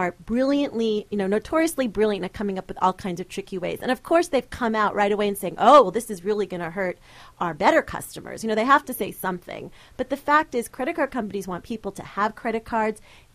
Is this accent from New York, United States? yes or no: yes; Queens, New York, United States; I'm from Queens, so watch it.